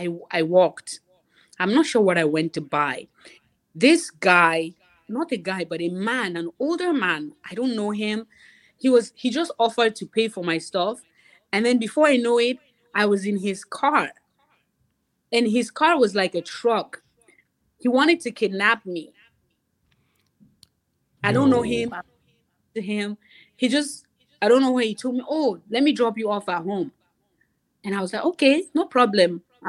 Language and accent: English; Cameroon; Now, I'm just coming from Cameroon. I don't know anything about love, so it's exciting me.